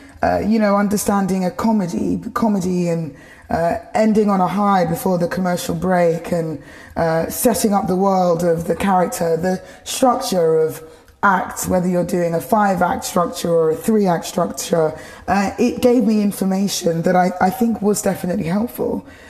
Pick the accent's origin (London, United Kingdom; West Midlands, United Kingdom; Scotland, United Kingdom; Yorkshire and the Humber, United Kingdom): London, United Kingdom; Tower Hamlets; I grew up in Tower Hamlets, a borough, a neighboring city of London, on a housing association council estate.